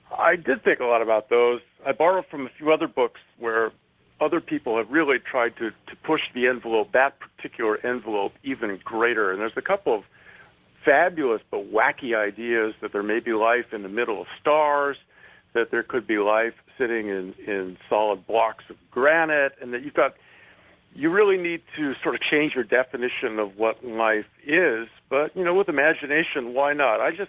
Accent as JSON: {"language": "English", "town": "Seattle", "region": "Washington", "country": "United States", "tie": "born or raised there", "said": "I grew up in Seattle, and we never had any big museums. My mom and dad were New Yorkers, and they always used to say, no culture"}